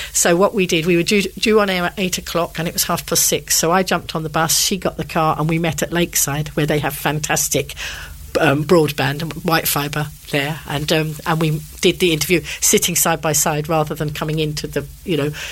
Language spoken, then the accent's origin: English; London, United Kingdom; moved away as an adult; now in Isle of Wight, United Kingdom; I wasn't born and bred on the island. I grew up in London and came to the island when I was 50.